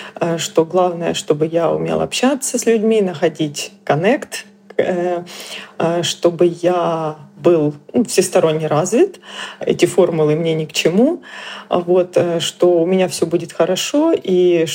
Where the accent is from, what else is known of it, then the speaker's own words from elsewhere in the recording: Sievierodonetsk, Luhansk Oblast, Ukraine; now in Lviv, Ukraine; А вообще Луганская область, город Северодонецк.